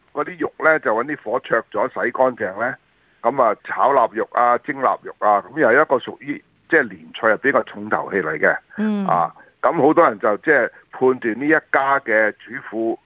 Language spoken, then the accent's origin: Cantonese; Shanghai, China; 好似我哋上海人嘅腌竹鮮啊。